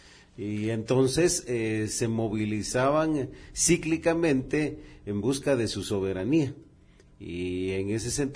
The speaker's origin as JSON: {"language": "Spanish", "country": "Guatemala", "said": "no quedamos nosotros como guatemaltecos fuera de esa tendencia"}